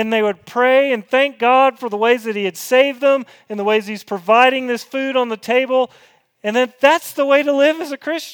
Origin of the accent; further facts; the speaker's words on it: Franklin, Tennessee, United States; I grew up in Franklin, Tennessee, south of Nashville, and people used to talk about the Bell Witch.